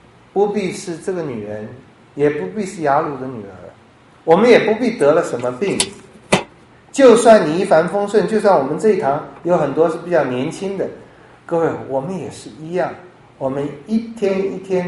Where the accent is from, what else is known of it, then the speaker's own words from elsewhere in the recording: Taiwan; 我们台湾人也是，中国大陆也是，穷怕了，穷怕了